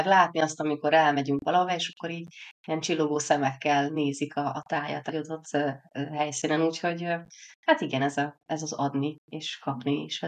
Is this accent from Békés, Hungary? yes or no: yes; Békés, Hungary; én Békés megyében nevelkedtem, egy icipici faluban, tehát ott ilyen túl nagy dimbek, dombok nem voltak